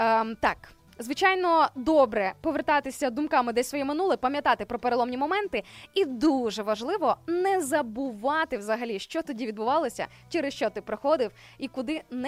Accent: Sarny, Rivne Oblast, Ukraine; Вараш, друзі, це сусіднє місто до міста Сарни, мого рідного міста, де я народилася.

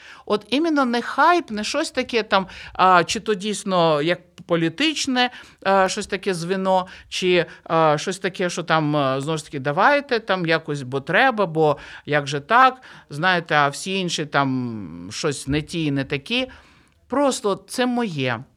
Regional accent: Kyiv, Ukraine; Я виросла в Києві, жила, народилася, ні, спочатку народилася, потім виросла і потім жила в Києві.

